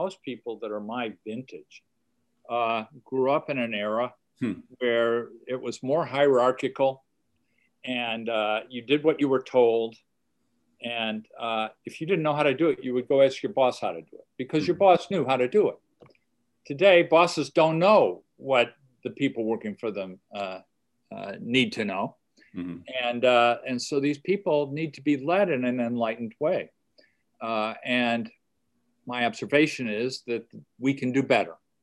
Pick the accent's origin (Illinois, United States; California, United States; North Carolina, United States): Illinois, United States; Chicago; I grew up in Chicago, went to college and graduate school at Northwestern University, Kellogg.